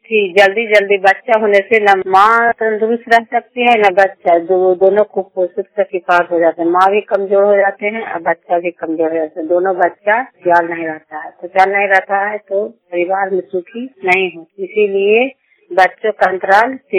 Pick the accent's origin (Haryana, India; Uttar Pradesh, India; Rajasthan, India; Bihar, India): Bihar, India; Gokulpur; ग्राम गोकुलपुर प्रखंड चलरी जिला नालंदा की निवासी हूँ।